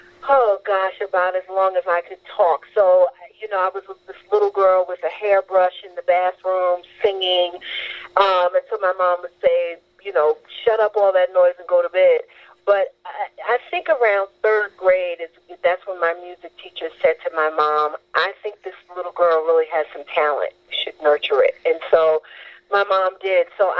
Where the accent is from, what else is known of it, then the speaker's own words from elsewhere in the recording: Brooklyn, New York, United States; I loved growing up in Brooklyn. I loved it, and I still love Brooklyn very, very much.